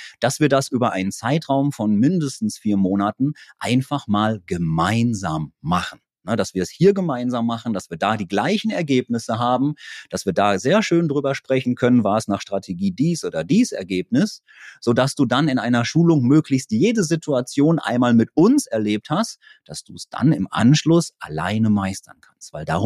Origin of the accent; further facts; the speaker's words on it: North Rhine-Westphalia, Germany; Da merkt man, ich komme aus Westfalen.